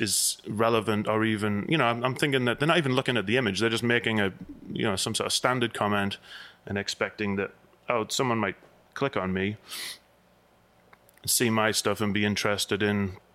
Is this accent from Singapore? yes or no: no; England, United Kingdom; now in United States; Well, I was either living in the US or very, very... close to living in the US because that's when I moved here from England.